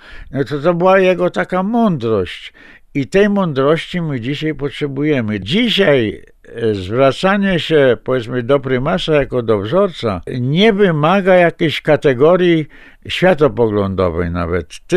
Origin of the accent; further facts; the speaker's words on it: western Poland, Poland; Ja pochodzę z zachodniej Polski, to znaczy z seminarium gnieźnieńskie i prymas był moim ordynariuszem.